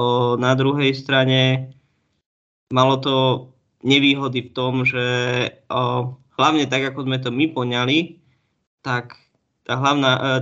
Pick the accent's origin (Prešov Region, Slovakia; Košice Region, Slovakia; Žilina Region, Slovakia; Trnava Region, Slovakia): Trnava Region, Slovakia; Trnava; now in Bratislava, Slovakia; Pochádzam z Trnavy, rodil som sa tam, aj som tam vyrastal. Momentálne žijem v Bratislave, som sa presťahoval kvôli práci. Mám 30 rokov.